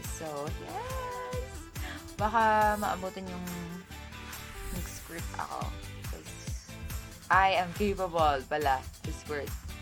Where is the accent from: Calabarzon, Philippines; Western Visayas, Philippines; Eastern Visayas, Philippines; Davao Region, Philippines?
Western Visayas, Philippines; Bacolod; Pero, as I've said before, I'm from Bacolod City. Yes, can be found in Region 6, Negros Occidental.